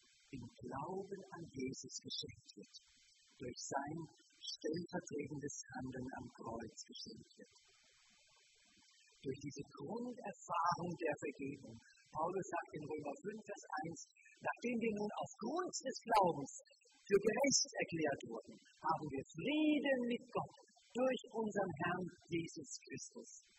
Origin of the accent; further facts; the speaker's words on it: Hesse, Germany; Ich weiß, in meiner Heimat, aus meiner oberhessischen Heimat